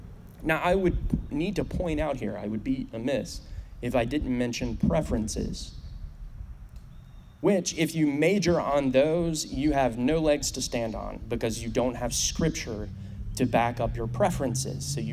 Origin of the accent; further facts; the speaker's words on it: Appalachia, United States; So I'm from Appalachia, not Appalachia. That's one of those minor things that I'm passionate about. It's Appalachia. No, just kidding. So we in Appalachia have decent sized mountains.